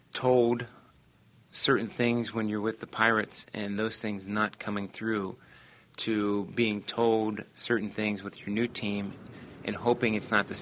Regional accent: Cincinnati, Ohio, United States; I grew up in Cincinnati. Was drafted out of high school in the first round and have been playing professional baseball for the last 14 years.

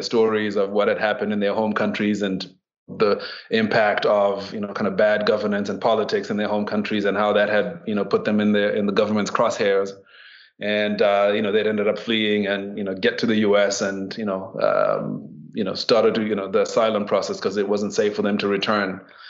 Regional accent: Zimbabwe; I was born and raised in Zimbabwe. Zimbabwe is a small country in southern Africa. You know, raised in a Christian family.

